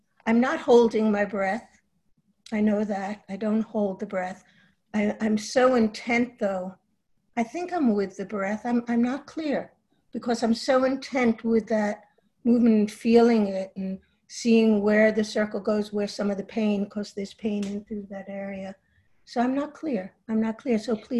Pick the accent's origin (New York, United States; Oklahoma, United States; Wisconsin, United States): New York, United States; Nyack; Nyack, New York.